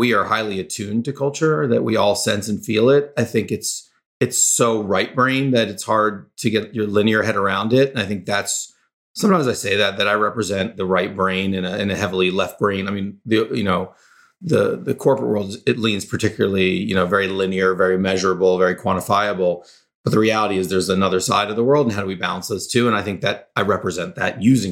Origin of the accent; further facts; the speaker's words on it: Florida, United States; moved away as an adult; During that time, I had come to California. I grew up in Florida. I loved California, so I moved back and set up my life here.